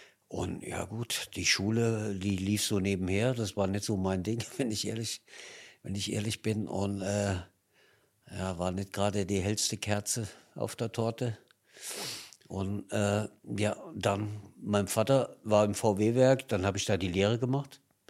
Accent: Hesse, Germany; ich komme ja aus Nordhessen, also Baunatal ist mein Heimatverein.

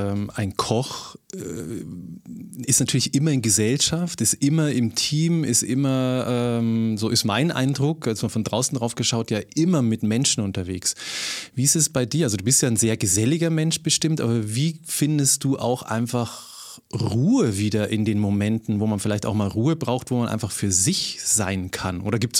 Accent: Freyung, Bavaria, Germany; born there; Ich selber bin geboren in Freyung, das ist ungefähr 1 Stunde auseinander.

